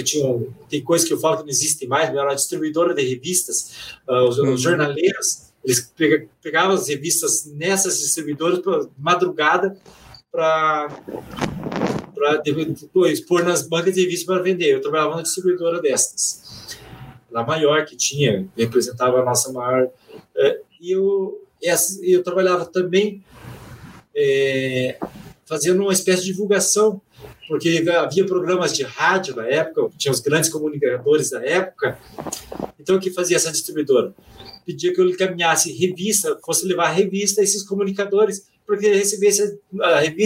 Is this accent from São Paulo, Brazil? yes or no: no; Curitiba, Paraná, Brazil; Eu sou curitibano, eu costumo dizer que eu sou uma das raras pessoas que sou curitibano aqui, porque curitibano em Curitiba é uma raridade